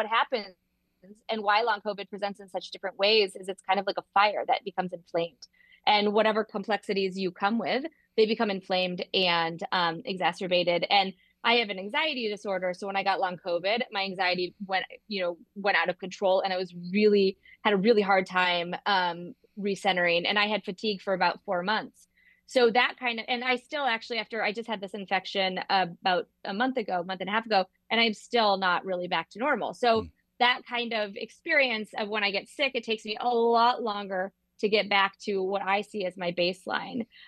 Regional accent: Okoboji, Iowa, United States; the Case of Okoboji, which is a loving reflection, but also critical reflection on what happened in my hometown.

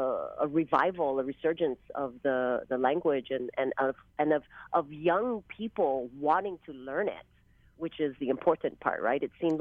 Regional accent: Hawaii, United States; use my experiences growing up in Hawaii.

